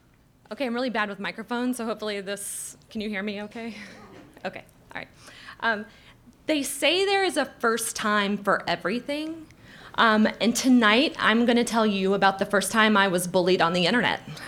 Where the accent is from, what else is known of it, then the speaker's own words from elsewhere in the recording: Alabama, United States; I grew up in Alabama, and much of that time was spent on the Gulf Coast and in the Alabama Delta.